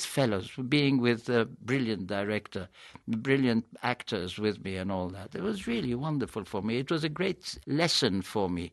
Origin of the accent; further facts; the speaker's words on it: Egypt; English is a second language; I came from Egypt. I could believe myself at talking to this brilliant, extraordinary good director.